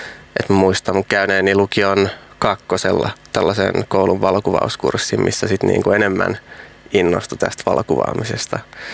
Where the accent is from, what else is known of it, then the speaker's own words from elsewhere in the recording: Helsinki, Uusimaa, Finland; mä itse kanssa Itä-Helsingistä, mä oon Vuosaaresta kotoisin